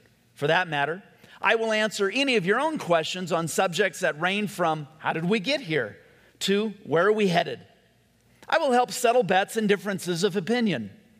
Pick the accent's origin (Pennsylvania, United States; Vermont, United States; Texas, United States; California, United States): California, United States; Whittier; Growing up in Whittier, when I was a kid, my dad had this maroon leather recliner.